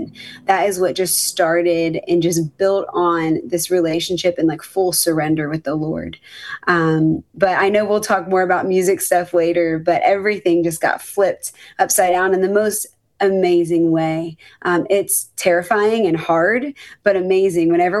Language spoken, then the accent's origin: English; Pennsylvania, United States; now in Nashville, United States; I am originally from Pennsylvania, now living in the Nashville area of Tennessee.